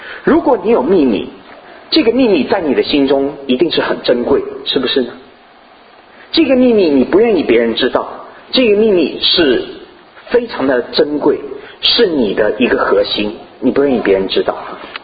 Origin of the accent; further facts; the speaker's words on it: Suzhou, Jiangsu, China; 我是苏州人